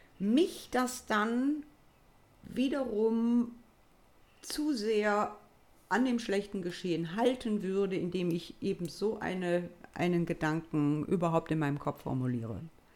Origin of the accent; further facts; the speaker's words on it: Solingen, North Rhine-Westphalia, Germany; ich hatte so viele Cousinen und Cousins in meiner Heimatstadt Solingen